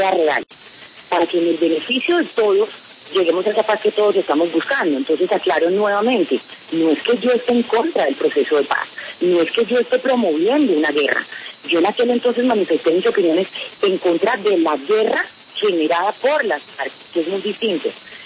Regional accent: Colombia; como cualquier colombiana herida ante una realidad

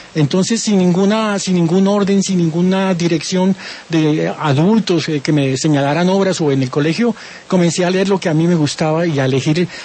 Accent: Bogotá, Colombia; born there; also born or lived in Pasto; yo nací en Bogotá, pero mi familia es nariñense. Mi padre era pastuso, mi mamá de San Pablo, Nariño. Y pasé 3 años de mi infancia en Pasto

